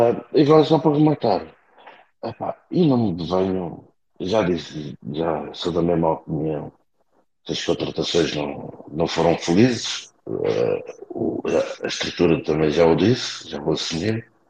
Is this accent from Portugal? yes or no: yes; Portugal; Custa dizer isto, porque somos portugueses, mas a verdade é esta.